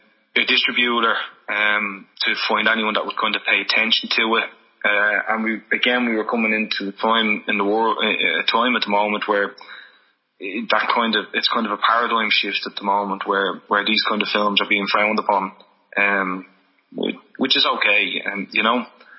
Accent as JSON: {"language": "English", "country": "Ireland", "said": "well, you know, we're Irish."}